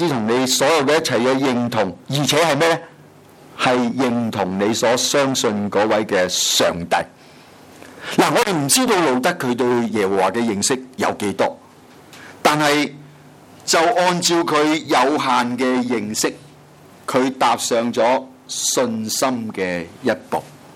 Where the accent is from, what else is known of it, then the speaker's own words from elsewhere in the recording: Guangdong, China; 是用我们广东人所说，就是苦过弟弟了